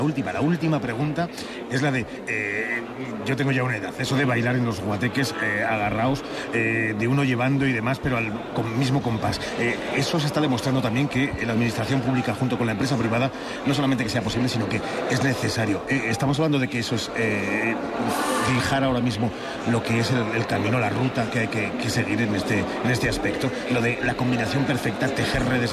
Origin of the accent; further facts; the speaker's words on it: Salamanca, Castile and León, Spain; como salmantino